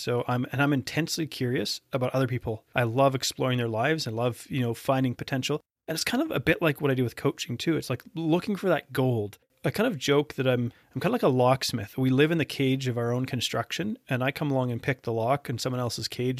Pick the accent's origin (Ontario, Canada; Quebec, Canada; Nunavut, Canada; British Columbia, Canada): British Columbia, Canada; I was from Vancouver Island.